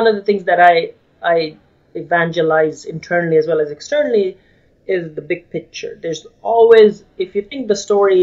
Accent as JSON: {"language": "English", "country": "India", "moved": "as an adult", "lives_now": "Indiana, United States", "said": "Initially started personal blogging, just me as an Indian, as a foreigner in Indiana, experience, you know, learning about America for the first time."}